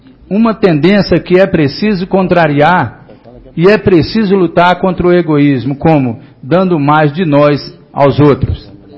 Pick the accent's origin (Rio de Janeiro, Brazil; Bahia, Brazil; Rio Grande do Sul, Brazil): Bahia, Brazil; now in Formosa, Brazil; eu sou de família humilde, vim da Bahia até a cidade de Formosa. Nos tempos, meus pais me disseram que a gente veio da Bahia até a Formosa até a pé.